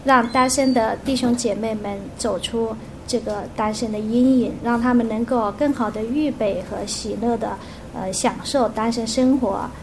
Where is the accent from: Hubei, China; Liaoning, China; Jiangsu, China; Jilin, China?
Hubei, China; 我是湖北的